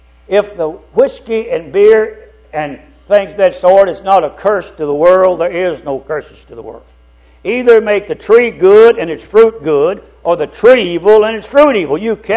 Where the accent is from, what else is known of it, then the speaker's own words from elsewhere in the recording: Shackle Island, Tennessee, United States; When I grew up in Shackle Island, everybody was gone from home on Sunday morning.